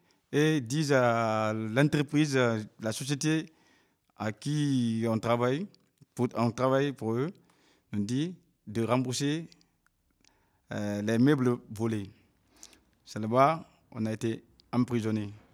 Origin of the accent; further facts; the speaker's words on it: Cameroon; Je viens du Cameroun.